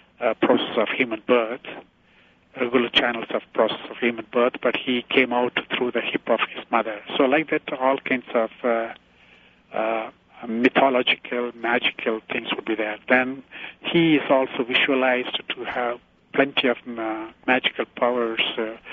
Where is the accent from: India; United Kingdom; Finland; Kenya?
India; I'm from India, we as children used to play snake and ladder.